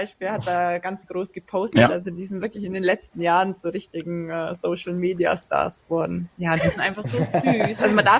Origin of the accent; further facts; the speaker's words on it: Bavaria, Germany; Und ich bin ja aus den Allgäuer Alpen.